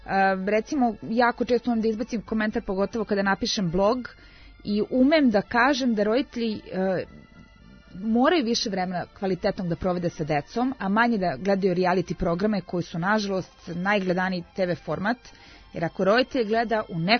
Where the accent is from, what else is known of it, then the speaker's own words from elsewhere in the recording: Pčinja District, Serbia; moj zavičaj je sa Vlasinskog jezera, ja sam poreklom sa Vlasinskog jezera